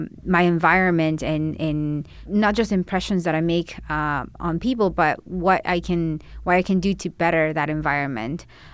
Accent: Culver City, California, United States; So growing up in Venice, in the Venice area, in Culver City, I had a lot of friends who will say things like that about my parents

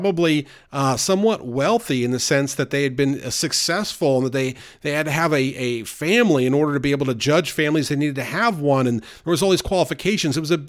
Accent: Northeast, United States; Growing up in the Northeast, I had a foul mouth.

